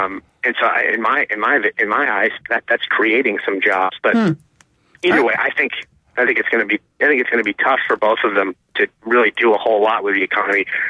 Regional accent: Massachusetts, United States; And I'm from Massachusetts, you know, I understand a little bit about the guy

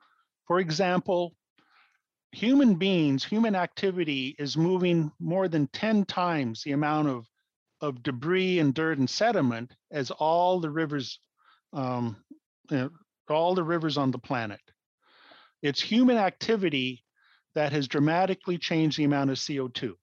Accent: Portland, Oregon, United States; Oh, yes. I grew up in the Portland area. I often puzzled about these features.

